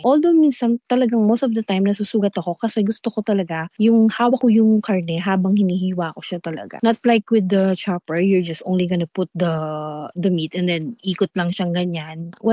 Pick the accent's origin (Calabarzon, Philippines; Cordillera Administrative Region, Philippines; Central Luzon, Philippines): Central Luzon, Philippines; Kapampangan ako.